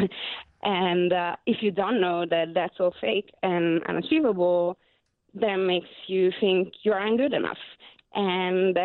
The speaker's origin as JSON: {"language": "English", "country": "Italy", "second_language": "English", "moved": "as an adult", "said": "started with Italy, which is my home country. And I used to live in New York, though. I just left New York a few weeks ago to be on the road full time for this project."}